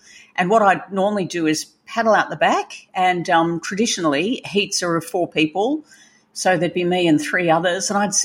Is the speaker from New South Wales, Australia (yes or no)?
yes; Manly, New South Wales, Australia; born there; I was born in Manly on the northern beaches of Sydney, and my mum and dad were surfers